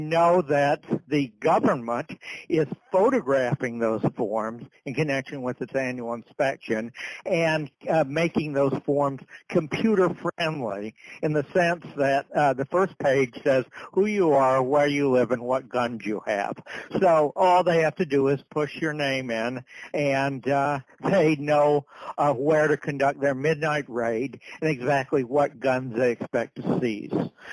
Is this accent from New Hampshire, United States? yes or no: yes; New Hampshire, United States; my home state of New Hampshire, where you're more likely to be killed by a moose than by a criminal with a gun